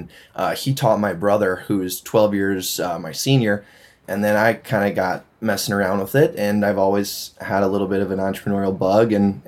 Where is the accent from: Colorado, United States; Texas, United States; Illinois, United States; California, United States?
Illinois, United States; Glenview; I'm from Glenview, Illinois, which is just outside of Chicago.